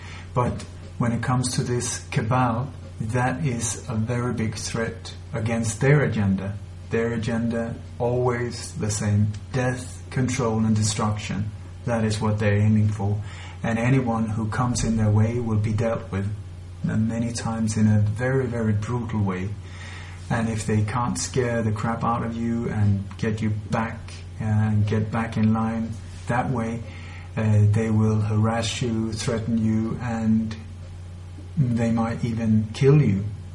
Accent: Sweden; English is a second language; now in Spain; I've also had to leave my home country. I left Sweden in the year 2000, and I'm now living in Spain because I was threatened and I did not feel safe at all in Sweden.

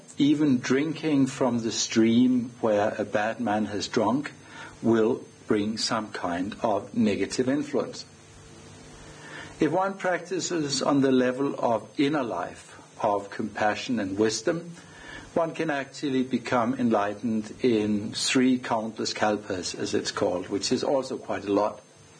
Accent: Denmark; I'm from Denmark.

